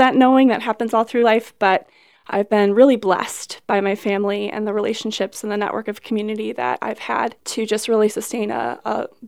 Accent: Pittsfield Township, Michigan, United States; Well, I am from this area. I grew up in Pittsfield Township, adjacent to Ypsilanti. So southeastern Michigan has been my home for most of life.

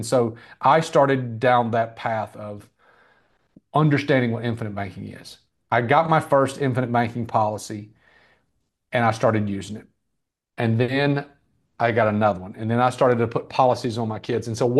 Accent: Birmingham, Alabama, United States; also born or lived in Tennessee; I moved from Tennessee to Birmingham, Alabama, back where I'm from.

